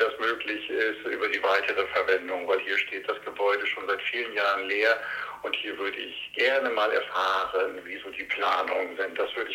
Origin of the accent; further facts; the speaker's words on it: Leer, Lower Saxony, Germany; born there; Ich bin gebürtiger Leeraner und wohne mit meiner Partnerin im schönen Stadtteil Heißfelde. Als Vater von 5 Kindern